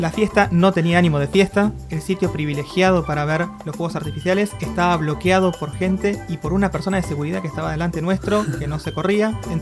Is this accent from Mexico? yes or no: no; Argentina; Así que yo creo que como argentinos nos conviene.